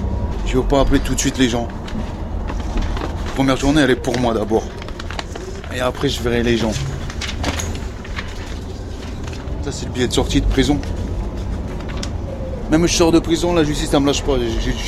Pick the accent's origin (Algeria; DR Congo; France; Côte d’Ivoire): France; Lille, Hauts-de-France; De Lille. Je suis du Nord. Je suis parti de Lille, je suis parti sur Paris. J'ai habité à Paris.